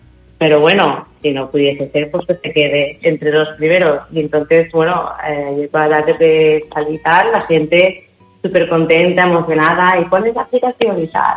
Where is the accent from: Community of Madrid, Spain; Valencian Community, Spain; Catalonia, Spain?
Valencian Community, Spain; Teulada; para mí, que soy vecina, que es mi pueblo, la verdad es que para mí mi pueblo es el más bonito